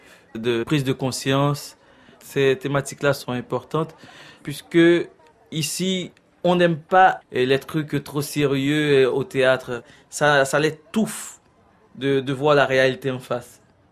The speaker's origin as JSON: {"language": "French", "town": "Port-au-Prince", "region": "Ouest", "country": "Haiti", "tie": "born there", "said": "Je suis né à Port-au-Prince d'une famille vaudouisante."}